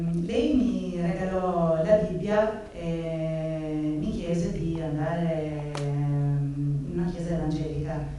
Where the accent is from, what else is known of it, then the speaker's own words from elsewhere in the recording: Albania; Italian is a second language; moved away as an adult; now in Italy; vengo dall'Albania, sono venuta in Italia nel 1999 per motivi di studio. E, fin da piccola io credevo nel Signore e avevo il suo timore dentro il mio cuore.